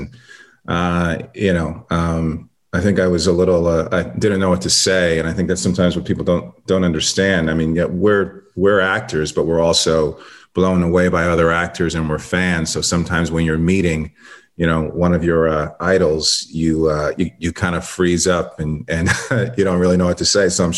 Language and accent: English; New York, United States; I come from theater. It's, you know, born and raised in New York. It's just in my blood.